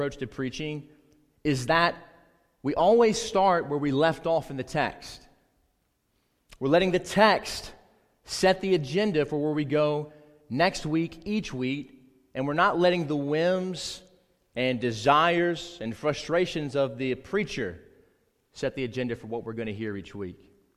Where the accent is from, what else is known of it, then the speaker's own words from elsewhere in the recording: South Carolina, United States; I'm a redneck from South Carolina.